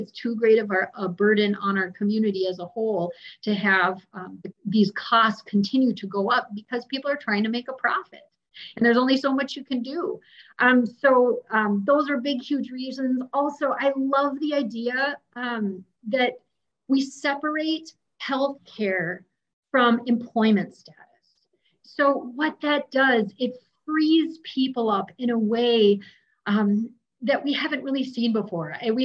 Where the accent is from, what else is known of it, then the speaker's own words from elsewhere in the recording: Duluth, Minnesota, United States; So my hometown of Duluth